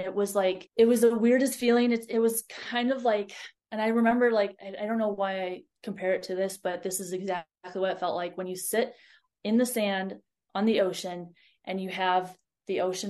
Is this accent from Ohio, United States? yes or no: yes; Ohio, United States; I grew up in Ohio, like flat Ohio.